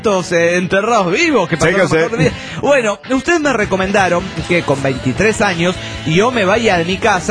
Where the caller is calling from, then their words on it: Trelew, Chubut, Argentina; de Trelew, Chur, República Argentina.